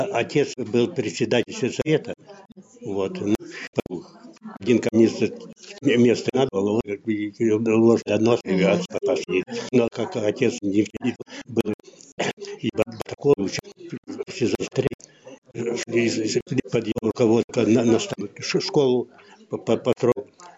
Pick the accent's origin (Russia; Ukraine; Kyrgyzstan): Russia; Gnoynovka, Krasnoyarsk Krai; born there; Я родился в Красноярске, в деревне Гнойновка, 1 сентября 29 года.